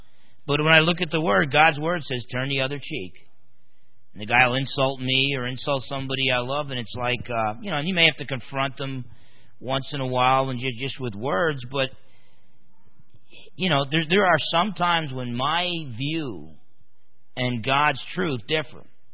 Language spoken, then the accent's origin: English; New Jersey, United States; That's not the way I was brought up in New Jersey.